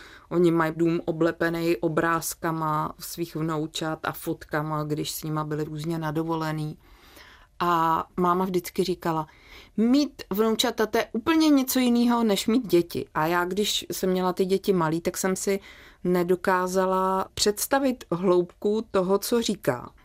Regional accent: Havlíčkův Brod, Vysočina Region, Czechia; moved away as an adult; když jsem přišla z Havlíčkova Brodu do Prahy na vysokou školu žurnalistiku

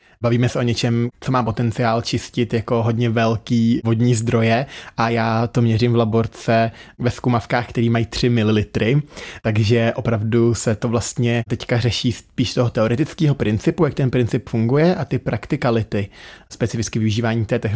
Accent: Ústí nad Labem Region, Czechia; já pocházím od Ústí nad Labem, z Ústeckého kraje, který je známý svým chemickým průmyslem, takže od malička jsem to hodně vnímal

